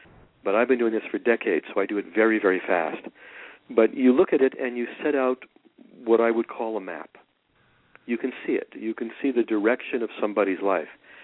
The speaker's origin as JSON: {"language": "English", "region": "Quebec", "country": "Canada", "said": "I'm from Quebec, so I have to honor that."}